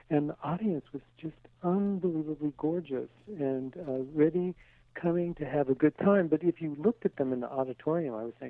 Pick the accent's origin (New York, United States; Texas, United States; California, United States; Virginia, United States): California, United States; Los Angeles; You know, I grew up in Los Angeles and studied with a woman named Patricia Denise